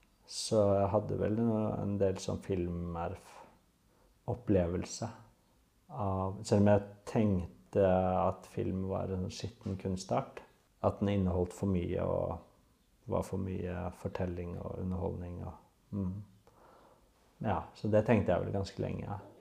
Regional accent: Kolbotn, Akershus, Norway; now in Oslo, Norway; jeg kommer fra Kolbotn, sør for Oslo, flyttet til byen på videregående, og så jeg bodd I byen siden da, unntatt Kabelvåg et år, og Lillehammer tre år.

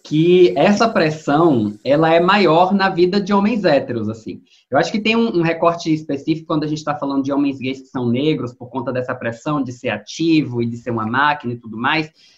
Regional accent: Minas Gerais, Brazil; now in Rio de Janeiro, Brazil; coisa provinciana, cidade interior de Minas Gerais. Quando eu vim pro Rio de Janeiro

